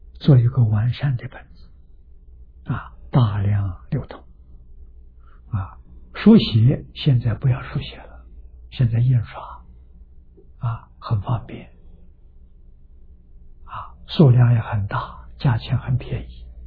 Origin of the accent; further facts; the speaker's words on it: Anhui, China; born there; 我出生在安徽省，我们安徽全省只有2套半大藏经